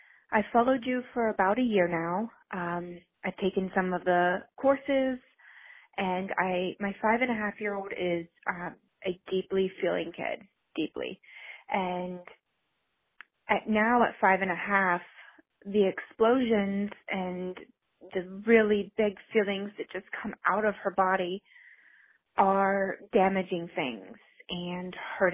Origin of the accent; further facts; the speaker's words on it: Ohio, United States; I'm from Ohio, and I have a 5.5-year-old daughter who is tricky.